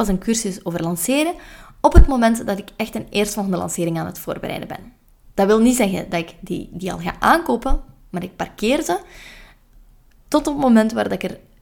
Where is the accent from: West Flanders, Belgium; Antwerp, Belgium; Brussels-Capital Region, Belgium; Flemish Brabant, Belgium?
West Flanders, Belgium; dat blijft een moeilijk woord als West-Vlaming